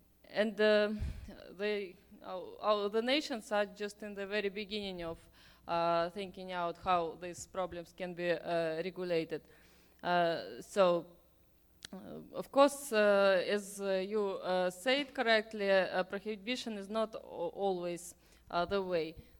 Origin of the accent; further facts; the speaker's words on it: Russia; English is a second language; I'm coming from Russia.